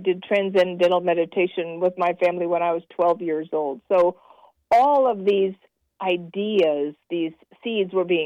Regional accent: California, United States; when I was, you know, growing up in California in the 70s

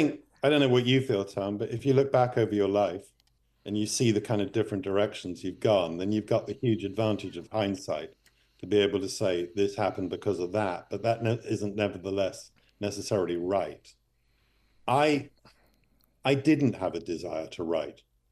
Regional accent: United Kingdom; now in United States; Challenging if you're a British person.

